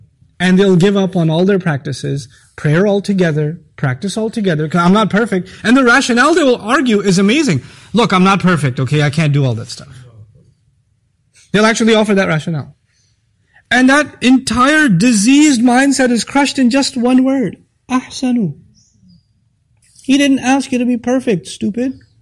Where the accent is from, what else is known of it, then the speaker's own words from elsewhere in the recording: Pakistan; This hits me in a different way because of me being Pakistani.